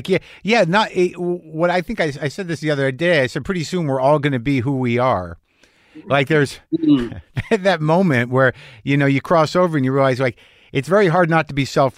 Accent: United States; It's just terrifying when the thing in the back of your head as an American, there's certain things we have grown to rely on, even if we don't have to.

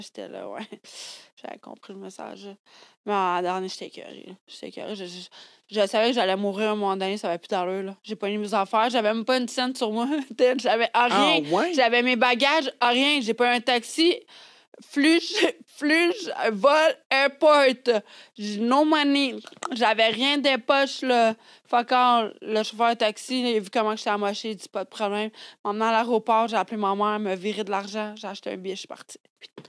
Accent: Canada; j'ai fini par donner mon passeport pour comprendre que je venais du Canada.

